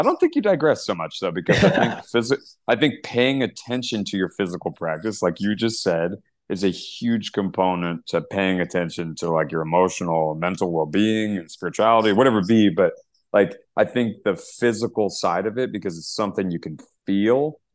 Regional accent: Virginia, United States; And we grew up on property in Virginia

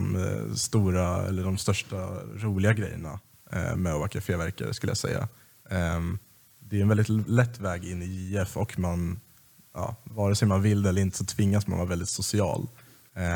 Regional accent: Vingåker, Södermanland, Sweden; Om det är någon som vet vad Vingåker är så är det Propster, men de flesta har ingen aning. Det är i alla fall en liten håla i Sörmland. Så att komma hit till Uppsala och läsa juridik var ju som att komma till värsta storstan.

